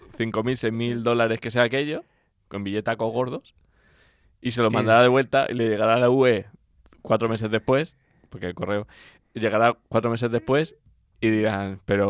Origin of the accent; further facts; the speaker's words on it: Spain; porque soy español